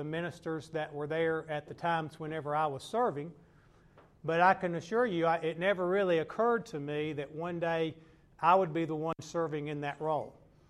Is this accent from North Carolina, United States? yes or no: yes; Reidsville, North Carolina, United States; For those of you that don't know me … from Reedsville, North Carolina.